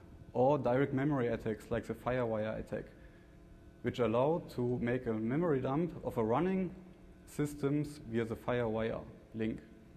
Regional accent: Nuremberg, Bavaria, Germany; Professor Freiling, Andreas Dewald, and me, we are from Germany, particularly from Nuremberg in Bavaria.

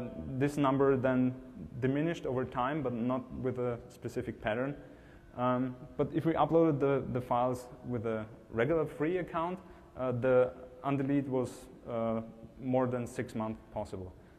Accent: Austria; Because we're from Austria, downloading BitTorrents is illegal as well, kind of.

